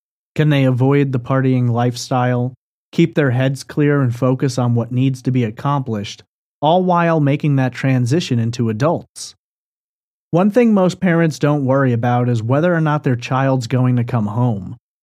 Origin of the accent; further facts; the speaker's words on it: New York, United States; I was doing the same, growing up on Long Island.